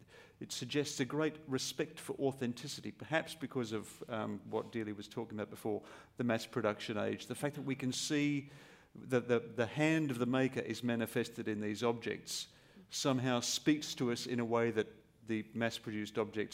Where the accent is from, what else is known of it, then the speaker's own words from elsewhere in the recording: Australia; As an Australian, we have a country that has a very, very ancient history and a very, very recent history.